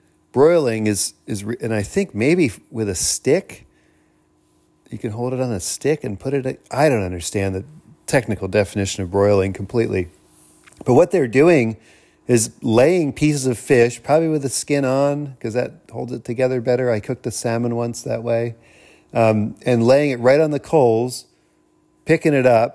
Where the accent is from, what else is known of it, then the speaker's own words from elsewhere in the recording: United States; Now, I am an American, so broiling means something very specific to me.